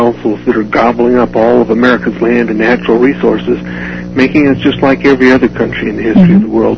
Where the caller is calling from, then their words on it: Lake Tahoe, United States; I'm calling from Lake Tahoe.